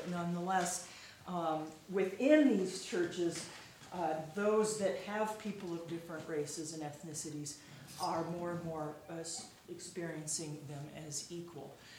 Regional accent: Sioux Falls, South Dakota, United States; I'm from Sioux Falls, South Dakota, and I teach at Augustana College in the religion department.

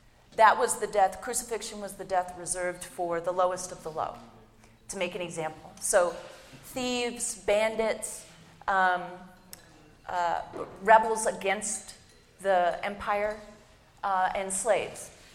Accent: East Coast, United States; I'm from the East Coast.

